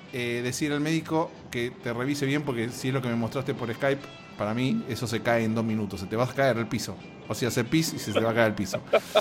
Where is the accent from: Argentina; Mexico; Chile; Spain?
Argentina; moved away; me fui de Argentina hace relativamente poco